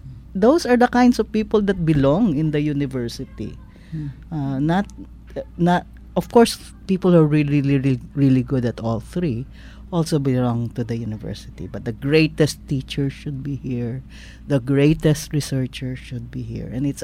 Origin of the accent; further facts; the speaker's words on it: Metro Manila, Philippines; I grew up in Area 1.